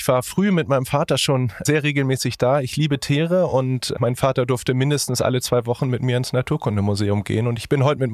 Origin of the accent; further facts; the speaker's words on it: Hamburg, Germany; Also ich bin in Hummelsbüttel geboren, bin dort groß geworden, lebe da heute mit meiner Familie noch.